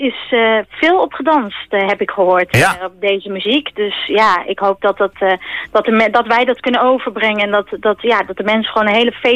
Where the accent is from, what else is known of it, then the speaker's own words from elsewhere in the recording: Netherlands; Ook omdat ik als Nederlandse vrouw met Molukse bloed, dat door mijn aderen stroomt, heel bijzonder is om tijdens zo'n dag stil te mogen staan.